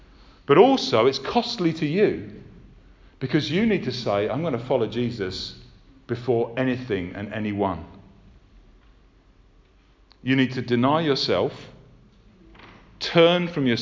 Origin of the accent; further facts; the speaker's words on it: United Kingdom; I'm British, yeah. I'm white, yeah.